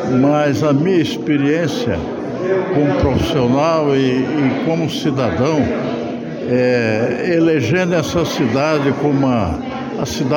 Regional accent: Northeast Region, Brazil; moved away; eu que vim do Nordeste há quase 60 anos atrás, aqui eu encontro amigos, parceiros, companheiros, e isso daqui me faz esquecer até que eu sou nordestino.

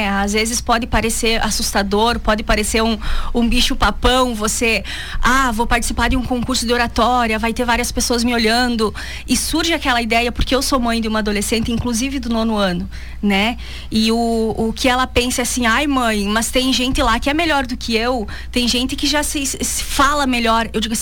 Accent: Rio Grande do Sul, Brazil; now in Chapecó, Brazil; Eu venho lá do interior do Rio Grande do Sul, meus pais moram na roça até hoje. E quando eu me mudei para Chapecó, 6 anos atrás

